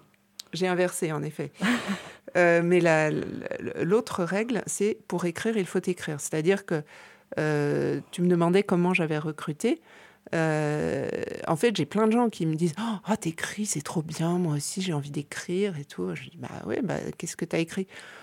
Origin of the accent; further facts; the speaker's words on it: Paris, Île-de-France, France; Et moi, je suis parisienne.